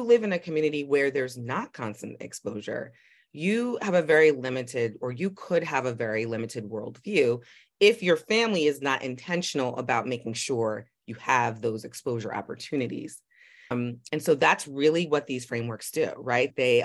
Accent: New York City, New York, United States; I'm from New York City. So there's built in just culture at every turn of, I grew up in Manhattan. I took the train to school, right?

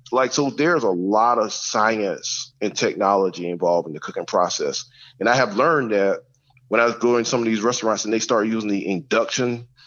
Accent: the South, United States; And being a Southerner, I think, I was raised in the South. I wasn't raised in the North.

